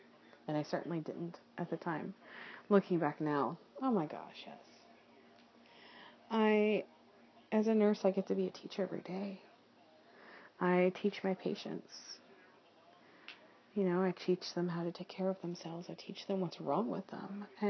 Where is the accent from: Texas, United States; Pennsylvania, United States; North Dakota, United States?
Texas, United States; also born or lived in Oklahoma; And I grew up in North Texas and Oklahoma. I've got family here, so we kind of went back and forth a lot visiting.